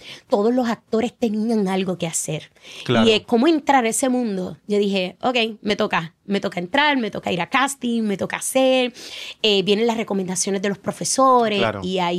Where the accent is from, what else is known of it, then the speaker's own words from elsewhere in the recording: Ponce, Puerto Rico; Soy del sur. Allí, pues, nací, me crié, estudié. Y cuando ya voy a hacer mi bachillerato, pues, ya no podía terminarlo en Ponce. Y ahí es que yo me traslado a la Universidad de Puerto Rico, acá en Río Piedra, a terminar mis estudios.